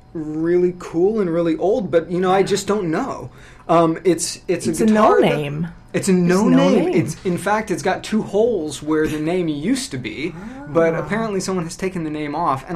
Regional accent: Ohio, United States; also born or lived in Washington, United States / Oregon, United States; but I grew up in northern Ohio, which is indeed the industrial Midwest

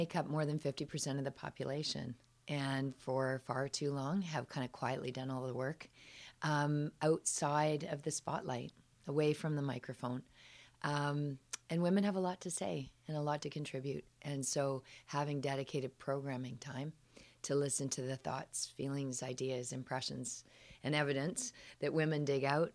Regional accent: Vancouver, British Columbia, Canada; I was from Vancouver. The school was in Toronto.

